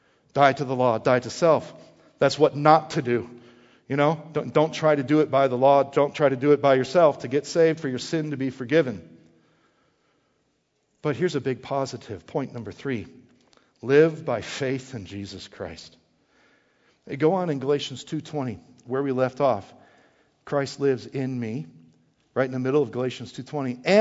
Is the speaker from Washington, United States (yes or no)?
no; Wisconsin, United States; And, you know, I grew up in Wisconsin.